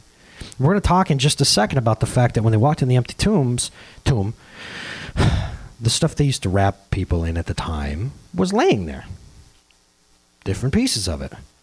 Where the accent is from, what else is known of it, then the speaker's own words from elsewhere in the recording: Norwood, New York, United States; I chose at 17 years old in Norwood, New York. This is my hometown.